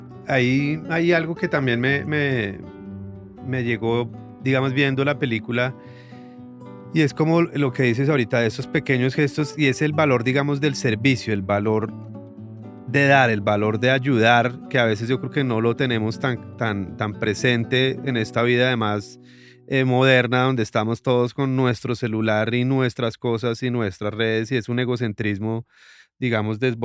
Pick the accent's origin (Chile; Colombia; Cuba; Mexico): Colombia; Bogotá, Bogotá D.C.; los que crecimos acá en Bogotá a finales de los 80s y principios de los 90s, pues que vivimos en la guerra